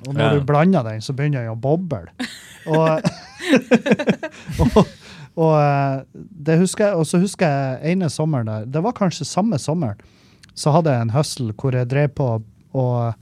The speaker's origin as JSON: {"language": "Norwegian", "town": "Meløy", "region": "Nordland", "country": "Norway", "said": "jeg tok en uke nå hjemme i Meløy, på Neverdal, der og søstra mi"}